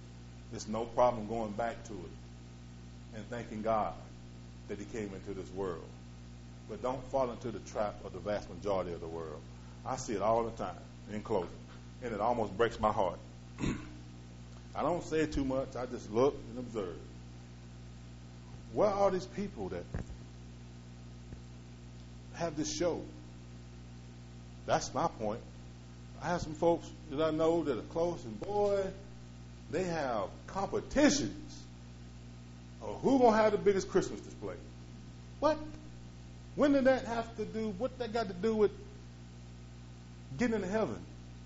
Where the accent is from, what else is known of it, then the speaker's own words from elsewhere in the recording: United States; I ain't from Willard. I'm from Winged, right across the water over there.